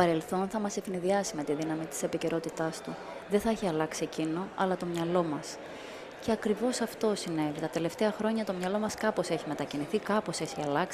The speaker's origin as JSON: {"language": "Greek", "region": "Crete", "country": "Greece", "tie": "born or raised there", "said": "Είμαι από την Κρήτη και οι εικόνες αυτές με στίχιοναν πάντα."}